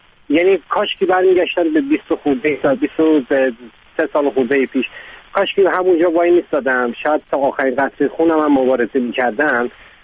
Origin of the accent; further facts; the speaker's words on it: Iran; moved away; 23 سال پیش از ایران اومدم بیرون به خاطر مسئله سیاسی که داشتم.